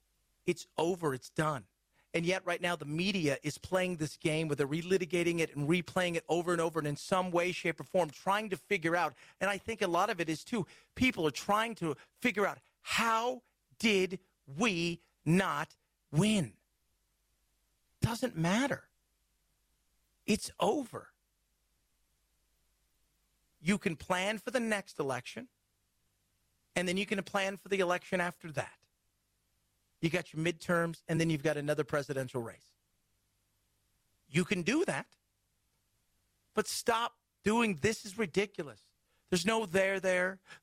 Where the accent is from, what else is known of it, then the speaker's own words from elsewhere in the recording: United States; Because I'm an American, I want my president to succeed.